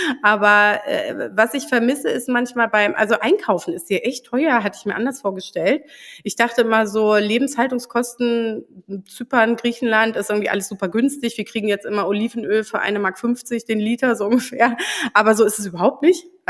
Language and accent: German; Baltic coast, Germany; ich bin an der Ostsee aufgewachsen. Ich bin eigentlich ein Ostseekind und für mich ist irgendwie so Meer normal.